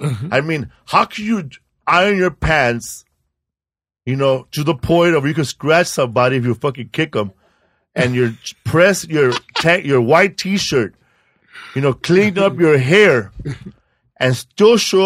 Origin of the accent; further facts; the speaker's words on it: Los Angeles, California, United States; because I grew up in Pico Aliso.